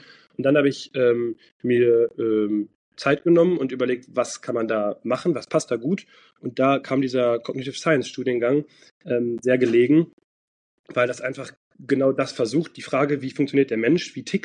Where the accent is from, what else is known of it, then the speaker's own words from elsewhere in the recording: Dortmund, North Rhine-Westphalia, Germany; moved away as an adult; Und ich bin in Dortmund geboren und da auch aufgewachsen, habe die ersten 25 Jahre meines Lebens da verbracht.